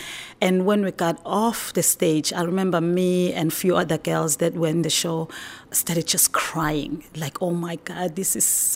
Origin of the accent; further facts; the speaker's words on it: South Africa; I grew up in South Africa where we were not even allowed to perform in a theater.